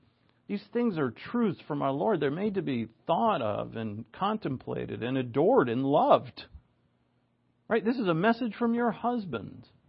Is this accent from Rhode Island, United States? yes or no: yes; Providence, Rhode Island, United States; where I grew up in Providence